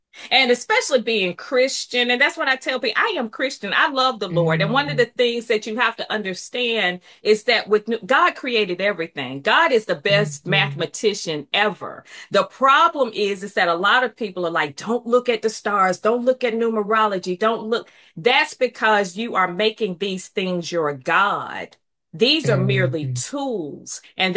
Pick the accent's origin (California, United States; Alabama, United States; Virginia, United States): Alabama, United States; When I came here to go to school, I came from Alabama. I'm green as everything.